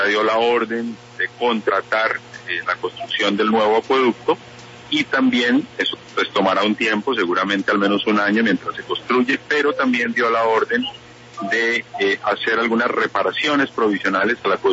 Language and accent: Spanish; Mocoa, Putumayo, Colombia; Yo nací en Mocoa, crecí en Mocoa y bueno, pues imagínese cómo no voy a estar aquí.